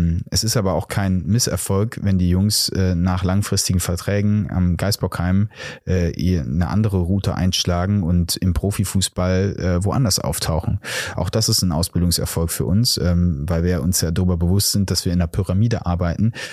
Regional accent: Delbrück, North Rhine-Westphalia, Germany; born or raised there

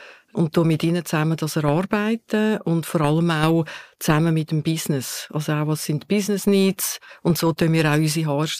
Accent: Schwyz, Switzerland; moved away as an adult; Und es ist ja eigentlich mein Heimatkanton, der Kanton Schweiz. Ich bin aber schon mit 19 von hier weggezogen.

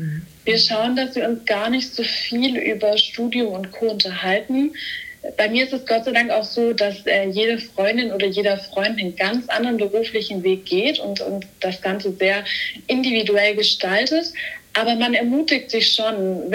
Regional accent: Stuttgart, Baden-Württemberg, Germany; Hallo zusammen … ich komme aus Stuttgart, bin 23 Jahre alt

